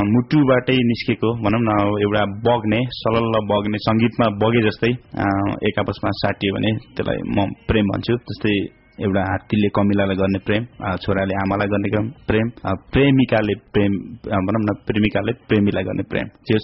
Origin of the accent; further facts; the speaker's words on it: Syangja, Gandaki Province, Nepal; मलाई मनपर्छ आफ्नो जिल्ला, मेरो आफ्नो जन्मभूमि एकदम मनपर्छ।